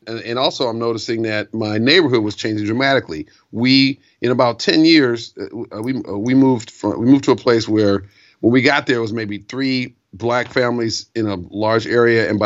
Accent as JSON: {"language": "English", "town": "Detroit", "region": "Michigan", "country": "United States", "tie": "born or raised there", "said": "So basically, the quickie bio sketch is I grew up in Detroit and old enough to have been alive for the 67 riots, but I not really remember."}